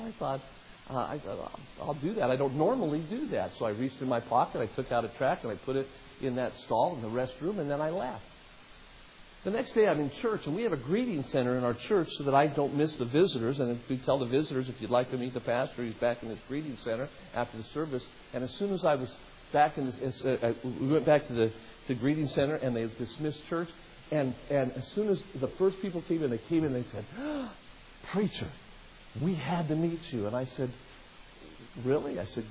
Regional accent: Las Vegas, Nevada, United States; Jerry Falwell's discouraging me from going back to Las Vegas, Nevada, my hometown.

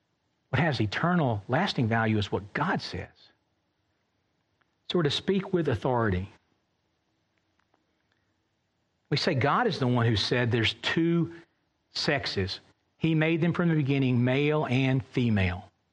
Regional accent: the South, United States; that's what I think of as I grew up in the South in America

